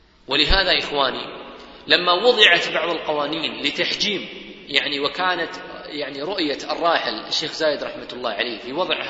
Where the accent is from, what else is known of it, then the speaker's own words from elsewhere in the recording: United Arab Emirates; وفي الأعراف عندنا في الإمارات يعني الزهبة